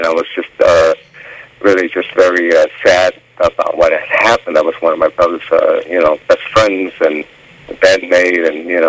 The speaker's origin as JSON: {"language": "English", "town": "Miami", "region": "Florida", "country": "United States", "said": "because I'm from Miami, so when I had that concept"}